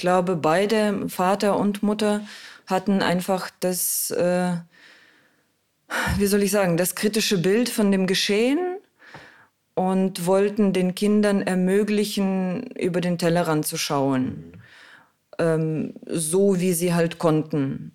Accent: Moscow, Russia; Ich bin in Moskau geboren, ich bin da aufgewachsen. Meine Eltern sind auch ganz normale russischsprachige Menschen mit wildem Gemisch an ethnischem Inhalt.

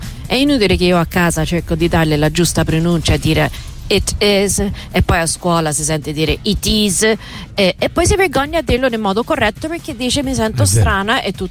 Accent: Canada; now in Italy; Buongiorno. Allora, premetto che io sono canadese di origine.

